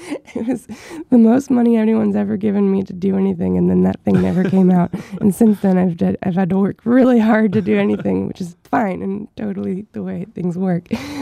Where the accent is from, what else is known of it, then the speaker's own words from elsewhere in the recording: Long Island, New York, United States; I grew up in Long Island, New York.